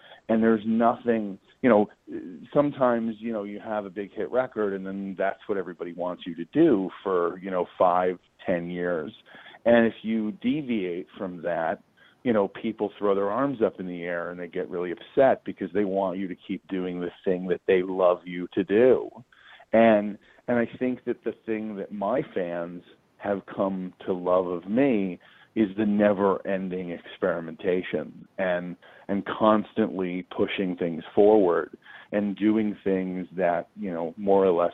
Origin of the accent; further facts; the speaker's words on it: Chicago, Illinois, United States; I mean, I grew up in Chicago, and Chicago is such a, like, you know, there's no lines to music there.